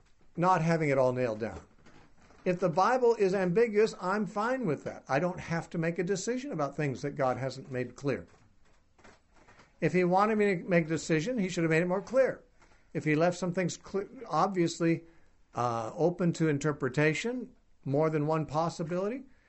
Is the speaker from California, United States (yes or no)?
yes; California, United States; Just like you believe I'm from California.